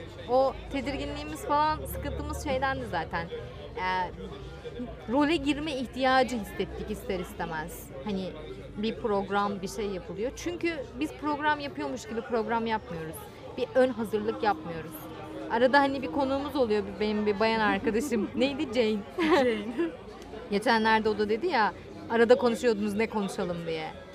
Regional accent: Kadıköy, Istanbul, Turkey; Kadıköy benim ilk gençliğimin geçtiği yer. Hani benim memleketim bir yerde baktığın zaman da. Kendim buraya ait hissediyorum ayrı da.

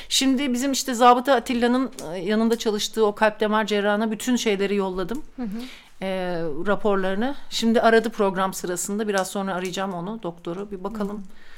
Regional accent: Sivas, Turkey; Hayır ben de Sivaslıyım da onunla.

